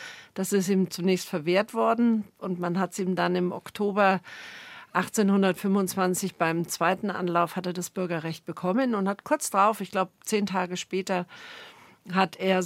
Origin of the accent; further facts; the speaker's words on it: Munich, Bavaria, Germany; born there; Ich bin in München geboren.